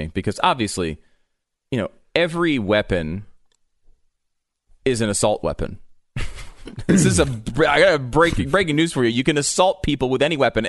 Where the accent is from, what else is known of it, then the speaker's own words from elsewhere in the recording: New York, United States; also born or lived in Connecticut; I was born in New York. I grew up partially in New York, partially in Connecticut.